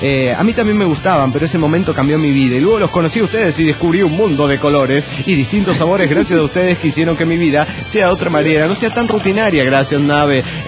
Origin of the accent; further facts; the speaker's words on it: Hermosillo, Sonora, Mexico; de Hermosillo, Sonora, México.